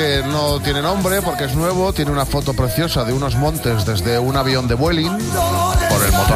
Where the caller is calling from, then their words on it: L'Hospitalet de Llobregat, Catalonia, Spain; de Hospitalet de Llobregat. Os deseo que paséis un buen día.